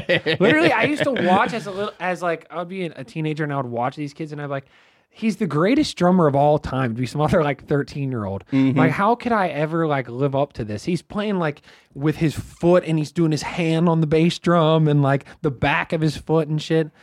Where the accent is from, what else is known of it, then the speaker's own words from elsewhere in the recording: Pittsburgh, Pennsylvania, United States; Dude, it's nice here because it's like a little. I'm from Pittsburgh.